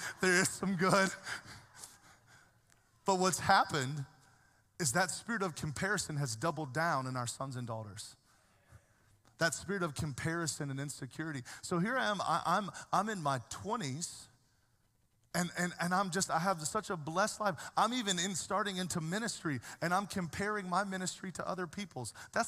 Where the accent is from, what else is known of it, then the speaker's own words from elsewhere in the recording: Rock Hill, South Carolina, United States; Like, I'm from Rock Hill, South Carolina. You don't know me. We're different down there.